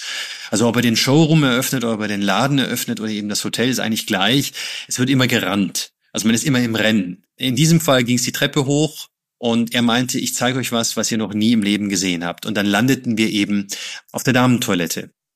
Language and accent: German; Stuttgart, Baden-Württemberg, Germany; ich komme aus Stuttgart